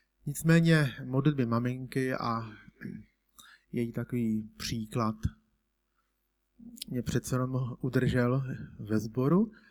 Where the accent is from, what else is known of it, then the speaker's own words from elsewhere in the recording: Litvínov, Ústí nad Labem Region, Czechia; pocházím z Litvínova, je to skutečně kousek cesty, nesnadné cesty